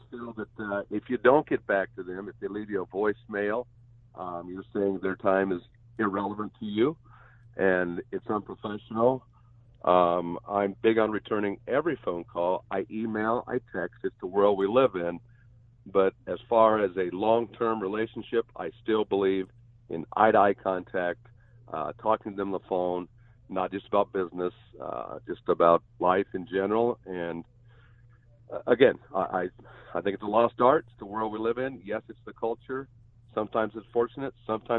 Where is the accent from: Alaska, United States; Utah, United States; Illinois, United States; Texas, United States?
Utah, United States; Ogden; I'm from St. Joe, Ogden.